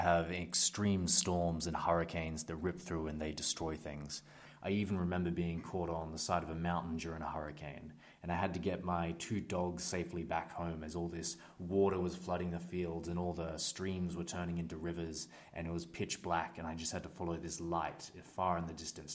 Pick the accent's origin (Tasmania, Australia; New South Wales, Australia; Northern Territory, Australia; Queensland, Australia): Queensland, Australia; Mackay; I come from Queensland, Australia. That's in the northeast of Australia. And I grew up in a place called Mackay, which has a lot of sugarcane, a lot of vast open spaces with nothing in it.